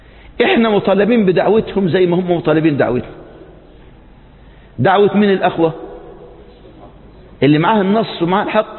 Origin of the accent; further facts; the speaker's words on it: Egypt; العراق ما فيهاش كم العلماء الموجود عندنا في مصر